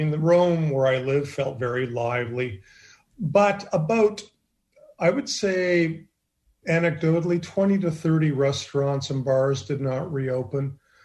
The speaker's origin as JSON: {"language": "English", "country": "Canada", "said": "I'm Canadian."}